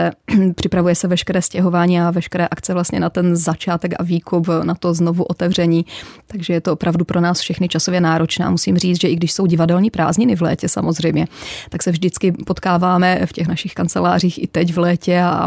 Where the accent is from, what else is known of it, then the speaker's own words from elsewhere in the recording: Stanislavice, Moravian-Silesian Region, Czechia; Já jsem původem ze Stanislavic u Českého Těšína